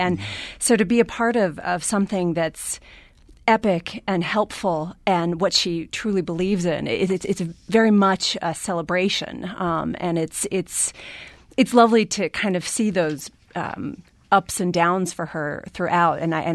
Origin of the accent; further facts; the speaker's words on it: New Jersey, United States; I'm from Jersey. I respect that.